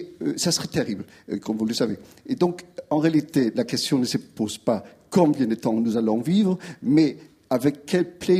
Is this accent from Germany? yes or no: yes; Germany; French is a second language; je suis allemand